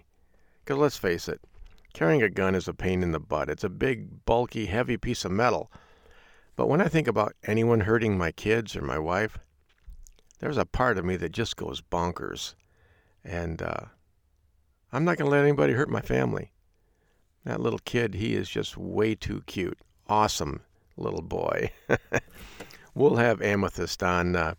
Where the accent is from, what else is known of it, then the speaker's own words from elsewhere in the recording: United Kingdom; Oh boy, this is a day to be ashamed of being a Brit.